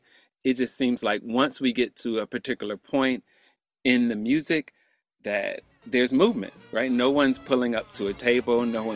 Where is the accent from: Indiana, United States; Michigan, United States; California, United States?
Indiana, United States; Gary; Growing up in, I grew up in Gary, Indiana, and both of my parents were a product of the Great Migration from the South.